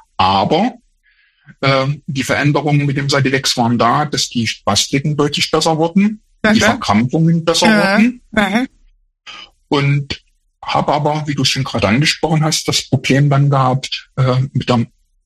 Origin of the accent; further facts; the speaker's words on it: Erfurt, Thuringia, Germany; also ich komme aus Erfurt, ne?